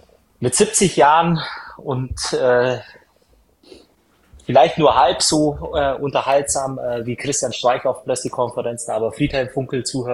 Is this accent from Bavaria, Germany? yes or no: yes; Bavaria, Germany; born there; now in Düsseldorf, Germany